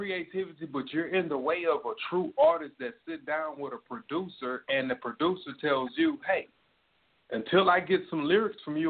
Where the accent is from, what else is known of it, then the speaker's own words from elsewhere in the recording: Germany; I grew up in Germany